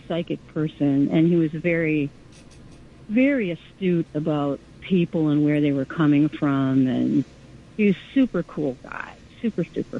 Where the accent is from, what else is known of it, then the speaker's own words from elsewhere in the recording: Chicago, Illinois, United States; now in New York, United States; And where I come from, there's no Pacifica radio station. I never even heard about it in print until I came here 12 years ago. And wow. I'm from Chicago.